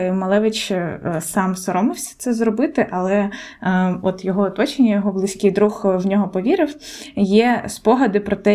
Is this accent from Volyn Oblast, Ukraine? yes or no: no; Konotop, Sumy Oblast, Ukraine; першу картину Малевич продав у місті Конотоп. Це моє рідне місто, де я народилася.